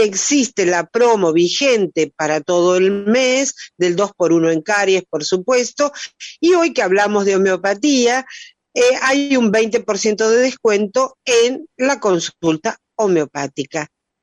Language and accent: Spanish; Argentina; Nosotros como argentinos entregamos la enseñanza homeopática